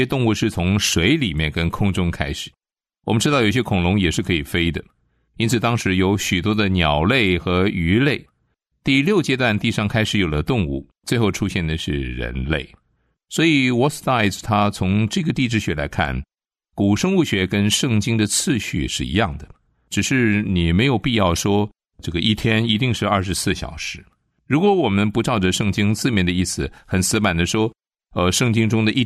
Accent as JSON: {"language": "Chinese", "country": "China", "said": "我们中国人说的人之初性本善的观念"}